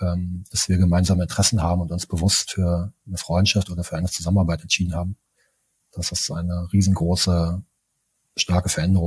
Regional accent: eastern Germany, Germany; Für mich also ich bin im Osten von Deutschland groß geworden

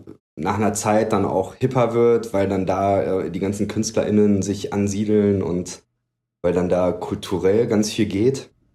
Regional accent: North Rhine-Westphalia, Germany; born there; Ich bin gebürtig aus dem Bergischen. Das ist in Nordrhein-Westfalen. Bin dann aber recht häufig umgezogen. Also Stationen hatte ich in Gebelsberg bei Hagen.

